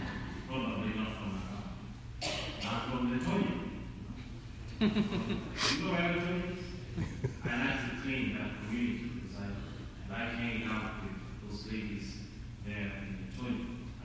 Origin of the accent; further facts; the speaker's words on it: Kenya; When I was, I came from Kenya. I was born and raised.